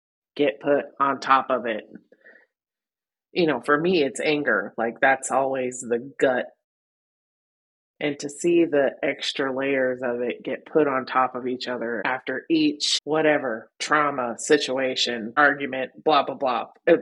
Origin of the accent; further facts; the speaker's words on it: Texas, United States; Probably my hometown in Texas. It's a little town called Sigrace.